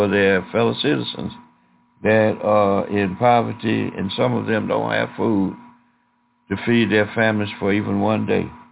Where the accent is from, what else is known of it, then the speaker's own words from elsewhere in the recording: Alabama, United States; When I was a boy growing up in Alabama, they used to pack potatoes and rice and other dry foods in the burlap material